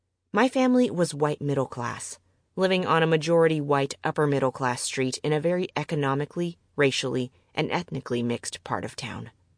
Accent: Oakland, California, United States; also born or lived in Seattle; As a white girl, I feel lucky that I grew up in Oakland and South Seattle, both areas that were very racially, ethnically, and economically diverse.

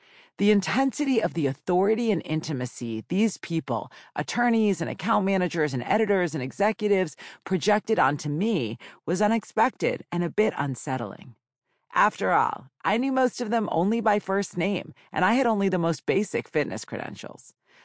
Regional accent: Boston, Massachusetts, United States; I grew up in the Boston suburbs in the 1980s and 90s

